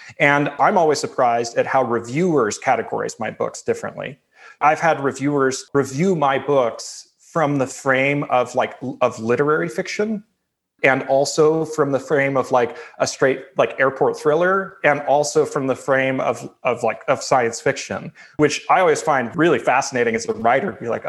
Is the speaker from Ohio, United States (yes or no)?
no; Oakland, California, United States; So as an example, I was born in Oakland, California, and growing up, I took things like buses, roads, sewer systems, money, local, state, and federal governments for granted.